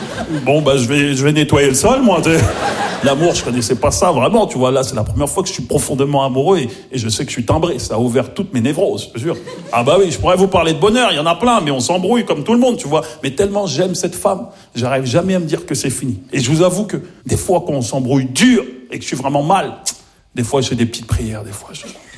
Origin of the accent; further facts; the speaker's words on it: Maisons-Alfort, Île-de-France, France; j'ai grandi à Maisons-Alfort, en plus, tu vois, dans le 9-4